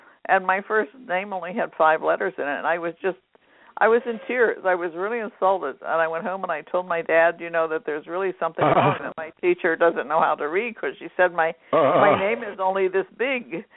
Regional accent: Pennsylvania, United States; born there; I was born in Lancaster County, Pennsylvania, and my parents separated when I was about 6 years old, so my dad raised me.

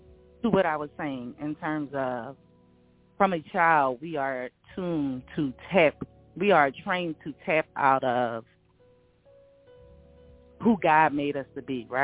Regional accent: Philadelphia, Pennsylvania, United States; And so like I said, growing up, primarily all the schools when I was growing up in Philly are no longer open, George.

